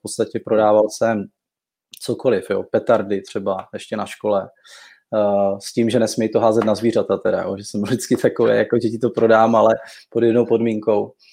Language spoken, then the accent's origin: Czech; Ostrava, Moravian-Silesian Region, Czechia; Navíc já jsem původem z Ostravy, takže tam, kde je z Ostravy, tak víš, že tam to je fakt jako divočina.